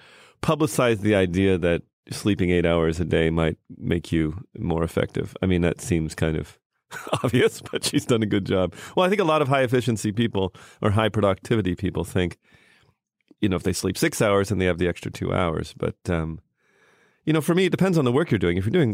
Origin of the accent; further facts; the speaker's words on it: Canada; also born or lived in United States; I grew up in Canada, but I was born in America.